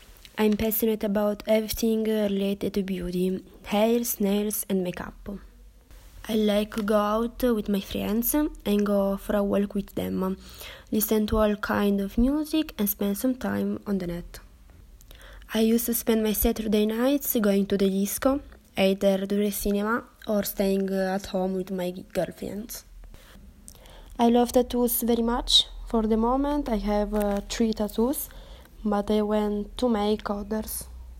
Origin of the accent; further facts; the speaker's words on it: Romania; English is a second language; now in Turin, Italy; Now I live in Turin with my family, but I'm from Romania.